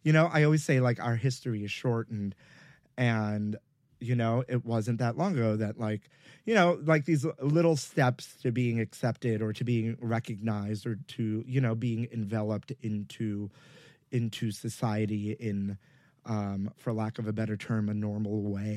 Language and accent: English; Brooklyn, New York, United States; I grew up in Brooklyn, and there used to be like an actual Entenmann's bakery not too far from where I grew up